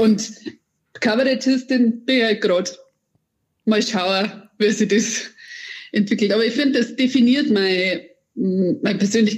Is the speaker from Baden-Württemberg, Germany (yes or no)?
no; Bavaria, Germany; ich komme her aus der Oberpfalz, aber nicht aus Tirschenreuth, sondern aus dem Süden, wo man auch ein bisschen niederbayerisch redet und ein bisschen Tankrintel und ein bisschen regensburgerisch, was Sprachinsel ist, ein oberösterreichische.